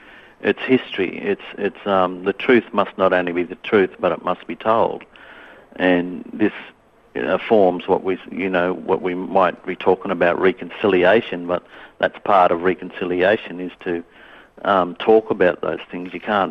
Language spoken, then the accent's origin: English; Moree, New South Wales, Australia; I come from Moree originally.